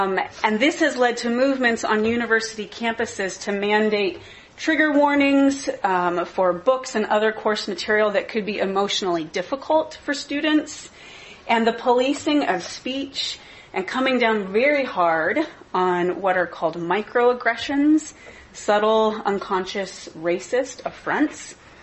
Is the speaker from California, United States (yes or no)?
yes; California, United States; I grew up in California in the public schools during the height of the self-esteem movement.